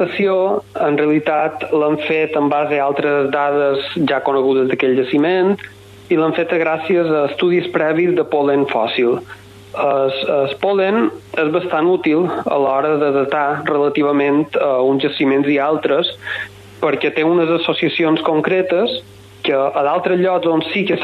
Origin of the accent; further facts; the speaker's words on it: Balearic Islands, Spain; jo soc de Mallorca